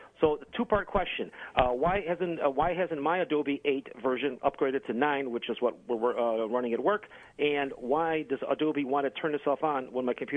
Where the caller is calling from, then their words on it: Rochester, New York, United States; Sunny Rochester, New York, on a Saturday afternoon.